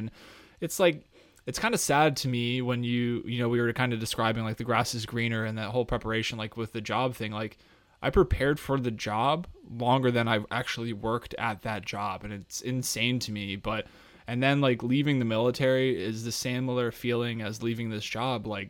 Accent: New Jersey, United States; born there; also born or lived in Colorado; now in Washington, United States; I was born in Jersey, moved to Colorado. Now here I am in Virginia, and I'm in DC

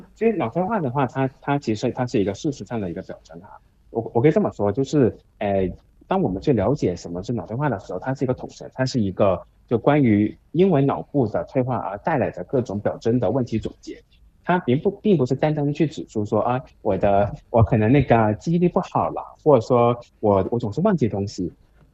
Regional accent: Hong Kong; 我是来自香港，然后呢，我的父母是来自于上海，就是在中国大陆的。

